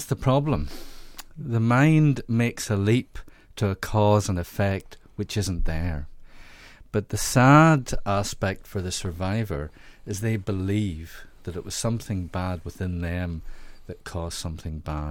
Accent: Northern Ireland, United Kingdom; when I grew up in the Troubles in the 70s and 80s, while I'm an Indian gentleman

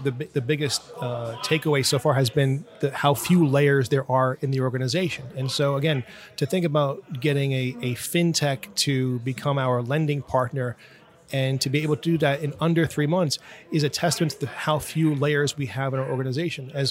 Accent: Brooklyn, New York, United States; it was always a great thing growing up in Brooklyn back then.

